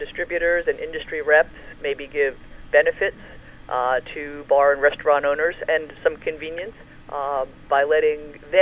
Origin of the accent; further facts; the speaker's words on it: Northeast, United States; now in Norfolk, United States; Well, you know, I'm from the East Coast and the Northeast. I live now in Norfolk, Virginia